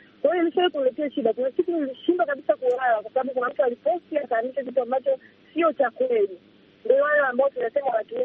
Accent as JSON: {"language": "Swahili", "region": "Dar es Salaam", "country": "Tanzania", "said": "kwetu ni Dar es Salaam."}